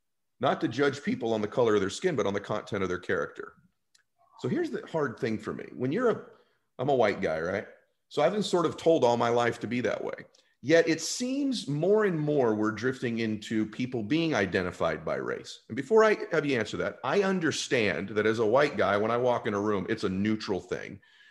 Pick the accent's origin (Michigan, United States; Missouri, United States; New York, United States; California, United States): California, United States; Here's how I grew up. I grew up in California. So, you know, I grew up around everybody.